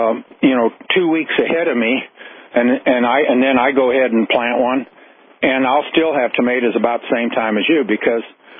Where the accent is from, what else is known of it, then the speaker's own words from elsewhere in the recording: Iowa, United States; I'm from Iowa originally, and a lot of my cousins are big farmers, big time.